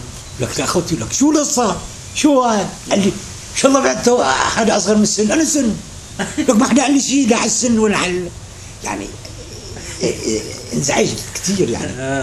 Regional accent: Syria; moved away as an adult; now in United States; انا ما معي جيت من سوريا تركت عيلتي هني

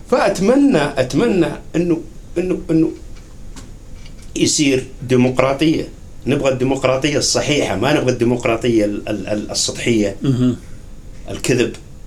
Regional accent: Saudi Arabia; زي عندنا في السعودية

